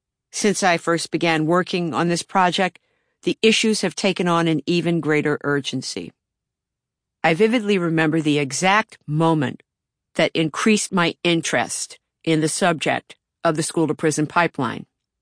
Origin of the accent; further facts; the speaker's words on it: Baltimore, Maryland, United States; a kid in Baltimore, my hometown, had peed in a water cooler at school